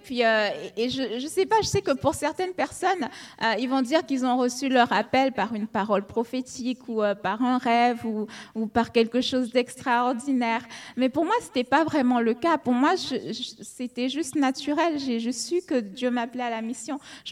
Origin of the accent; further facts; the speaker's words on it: Benin; Alors, j'ai 35 ans. J'ai 35 ans. Je suis née au Bénin, je suis béninoise. Et je suis née dans une famille qui n'est pas chrétienne, en fait.